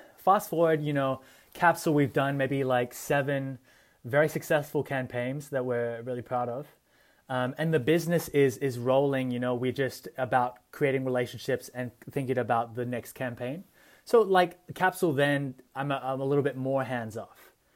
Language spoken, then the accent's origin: English; Australia; born there; is very different than how I was born in Australia.